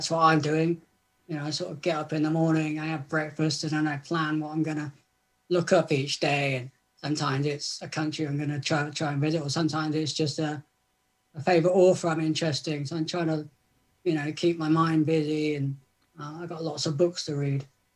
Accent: South West England, United Kingdom; I'm from Southwest England. I live in a small seaside town at the moment, about 3 hours from London by train.

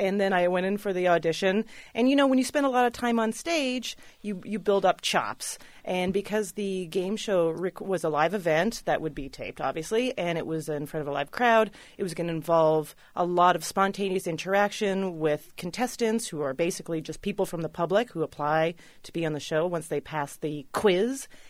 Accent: Canada; in Canada. I'm from Canada.

